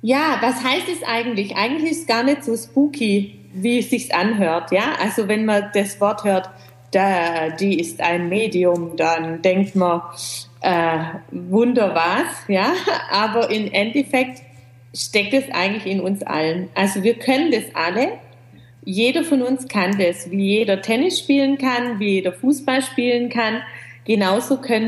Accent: Gerlingen, Baden-Württemberg, Germany; Ich komme aus Gerlingen in der Nähe von Stuttgart

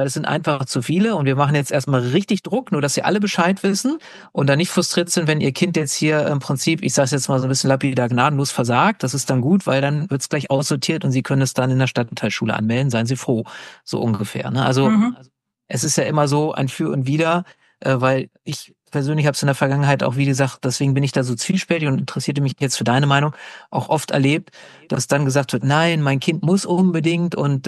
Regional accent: Lower Saxony, Germany; Also ich bin ja in Niedersachsen zur Schule gegangen früher.

